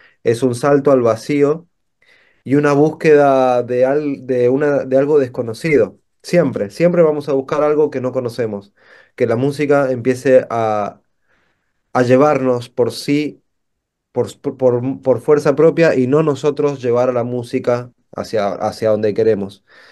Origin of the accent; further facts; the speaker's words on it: Mendoza, Argentina; now in Buenos Aires, Argentina; Nosotros, la mayoría, venimos de Mendoza, que es cordillera de los Andes, una ciudad de montañas. Nos mudamos acá a Buenos Aires, que es como el centro neurálgico cultural del país.